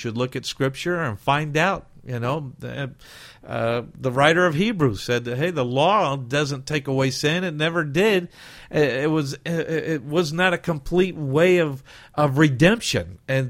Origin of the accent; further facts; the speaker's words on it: Scotland, United Kingdom; born there; I'm Scottish by birth.